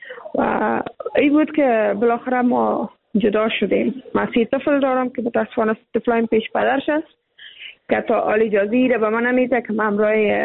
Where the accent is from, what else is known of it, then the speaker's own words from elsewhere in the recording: Afghanistan; ما هم افغان هستیم